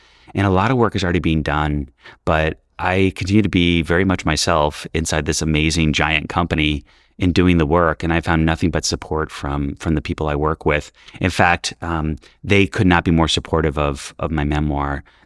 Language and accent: English; New York City, New York, United States; You know, I grew up in New York City in the 80s, where we were in shelters